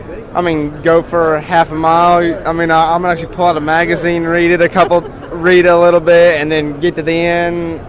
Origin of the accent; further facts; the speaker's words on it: Howard, Kansas, United States; I'm from Howard, Kansas, in a small town farm with my parents. We grow corn, soybeans, and we do raise hogs.